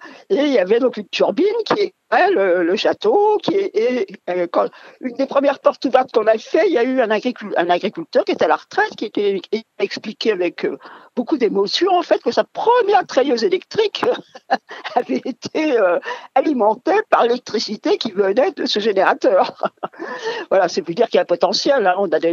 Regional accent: Pays de la Loire, France; Moi, je suis native de la région, je suis native de Bourget-Maine-et-Loire.

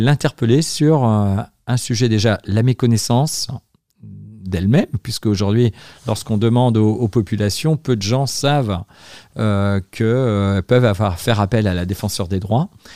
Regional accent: Chenu, Pays de la Loire, France; puisque je suis originaire de Chenu

